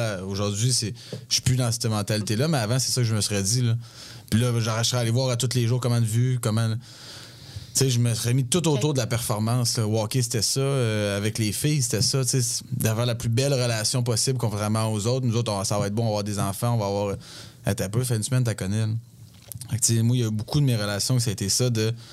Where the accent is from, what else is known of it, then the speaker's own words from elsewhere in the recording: France; born there; vu que je suis né en France, bien, j'avais le passeport.